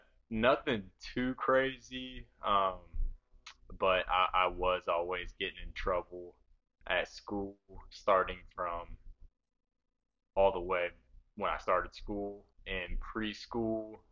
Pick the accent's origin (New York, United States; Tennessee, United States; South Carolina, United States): Tennessee, United States; Franklin; I'm from Franklin, Tennessee.